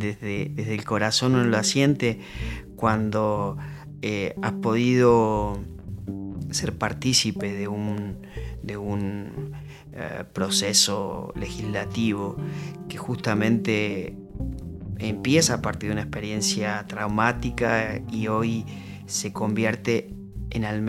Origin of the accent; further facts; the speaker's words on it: Argentina; Como persona, como abogado, como estudioso del derecho y también como argentino